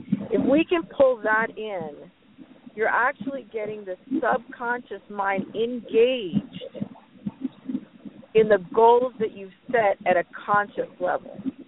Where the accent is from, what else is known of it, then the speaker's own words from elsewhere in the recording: India; born there; I was born in India, and I've always been an entrepreneur.